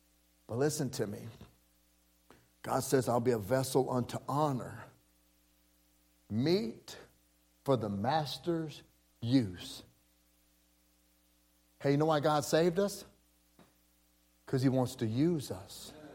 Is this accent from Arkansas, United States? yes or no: yes; Arkansas, United States; I'm from Arkansas, Southeast Arkansas. I got saved down there. And you know what we have down there? We're 10 miles from Louisiana.